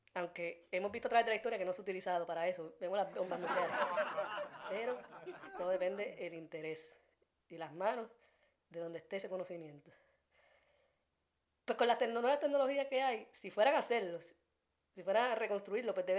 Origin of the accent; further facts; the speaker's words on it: Puerto Rico; pues con a Puerto Rico, obviamente, por la ubicación geográfica ahí, porque somos una colonia de Estados Unidos, para eso funciona.